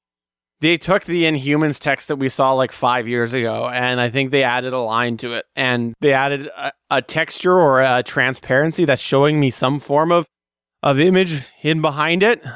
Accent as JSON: {"language": "English", "country": "Canada", "said": "I'm Canadian and I can't get it in Canada."}